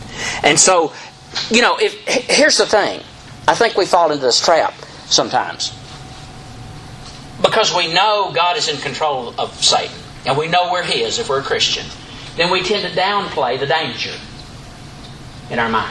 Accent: Corinth, Mississippi, United States; back when I was growing up in Corinth, Mississippi, really small one-horse town when I was growing up there and Jolene was growing up there.

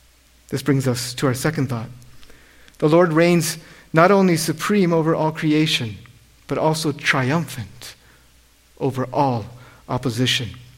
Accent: British Columbia, Canada; I grew up in the Fraser Valley on the west coast of Canada.

